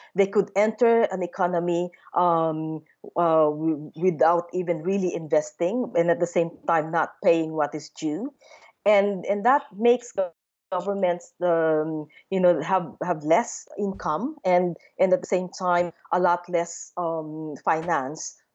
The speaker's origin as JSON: {"language": "English", "country": "Philippines", "said": "I'm from the Philippines originally, and in my country, we have an experience as well of winning some of those cases."}